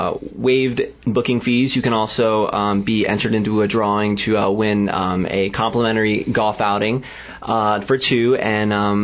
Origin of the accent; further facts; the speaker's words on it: Delaware, United States; Delaware, actually.